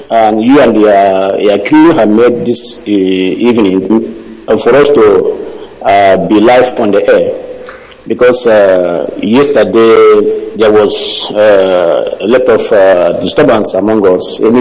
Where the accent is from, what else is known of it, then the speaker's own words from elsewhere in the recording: Umuaka, Imo, Nigeria; now in Moscow, Russia; I'm calling from Moscow, Russia.